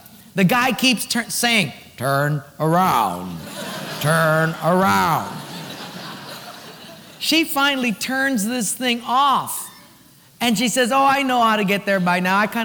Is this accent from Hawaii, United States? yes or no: yes; Hilo, Hawaii, United States; I'm from Hilo. A map in color is new.